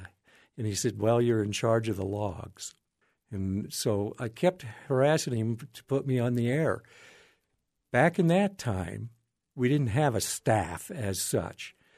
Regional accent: Wyoming, United States; growing up in Wyoming, we didn't have television until later on.

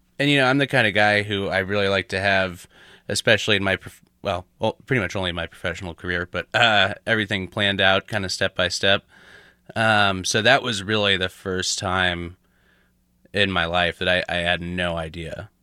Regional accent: Stockton, California, United States; I'm from Stockton. So, I mean, I love small towns. I mean, I grew up in a small town.

